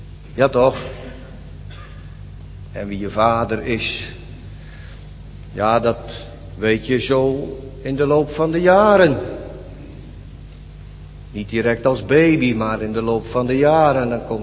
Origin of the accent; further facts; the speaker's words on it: Netherlands; Dat ben ik zelf ook, hoor, ik ben ook een Nederlander.